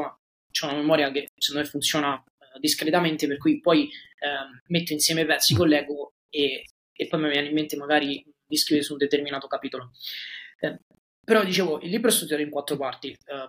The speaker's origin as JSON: {"language": "Italian", "country": "United States", "said": "io sono americano"}